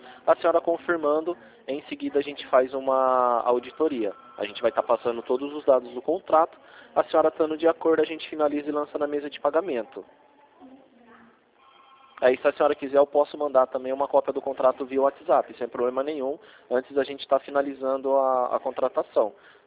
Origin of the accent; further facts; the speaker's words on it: Rio Claro, São Paulo, Brazil; Que igual aqui em Rio Claro, eu sou de Rio Claro.